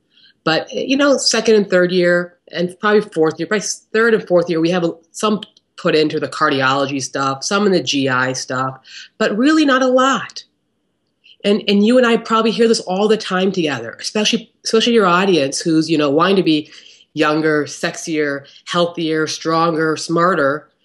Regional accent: Akron, Ohio, United States; I'm from Akron, Ohio, small town America.

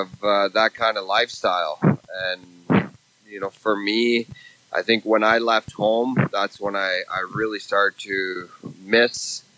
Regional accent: Rankin Inlet, Nunavut, Canada; I grew up in Rankin Inlet, Nunavut, which is located along the Hudson Bay. Very, very isolated community. So it's a fly-in, fly-out only. Only about, when I was there, 1,700 people. And, living in the far north

